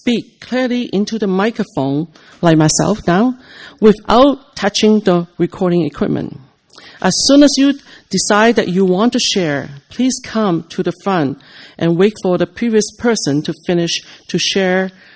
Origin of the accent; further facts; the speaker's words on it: Sudbury, Ontario, Canada; I'm from Sudbury, Ontario, Canada.